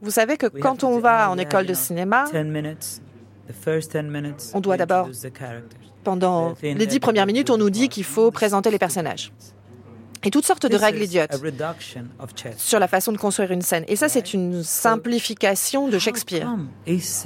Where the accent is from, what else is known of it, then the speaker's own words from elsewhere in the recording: Dominican Republic; Moi, je viens de République dominicaine où tout le monde parle tout le temps.